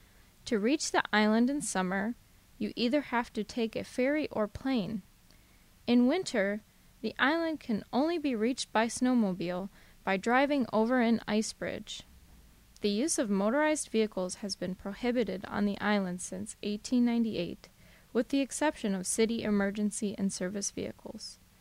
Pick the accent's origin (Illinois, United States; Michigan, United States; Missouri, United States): Michigan, United States; I am sure that not many people in Japan know about my home state, Michigan, and even less people have visited.